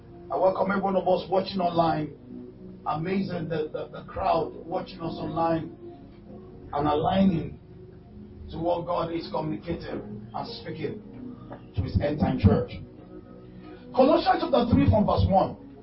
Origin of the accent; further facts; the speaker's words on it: Nigeria; I'm a typical Yoruba man.